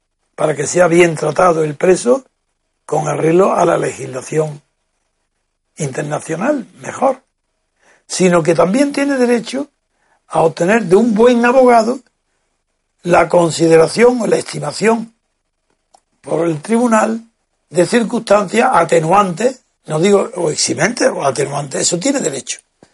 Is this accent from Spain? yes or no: yes; Spain; primero porque soy español y quiero primero lo mejor para España, para mi país